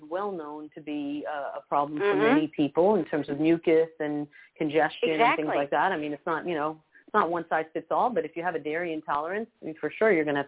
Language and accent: English; United States; now in Montreal, Canada; I'm American, but I've been living here for over 20 years